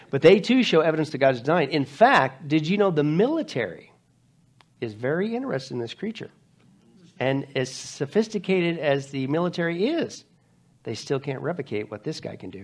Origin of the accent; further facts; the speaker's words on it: Midwest, United States; I grew up in the Midwest, took them for granted.